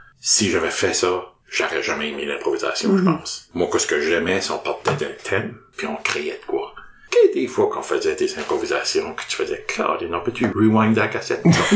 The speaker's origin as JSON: {"language": "French", "region": "New Brunswick", "country": "Canada", "accent": "Acadian Peninsula", "said": "Ah ben là j'ai mon accent péninsule acadienne"}